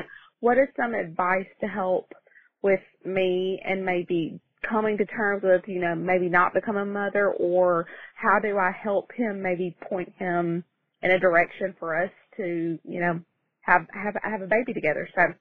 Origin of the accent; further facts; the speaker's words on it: Mississippi, United States; I'm from Mississippi.